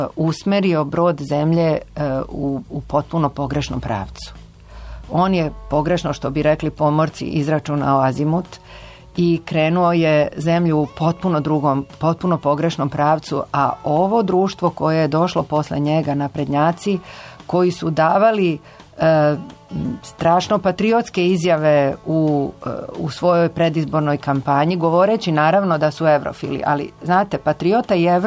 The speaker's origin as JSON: {"language": "Serbian", "country": "Croatia", "said": "iz Hrvatske podelim sa slušaocima neka moja iskustva"}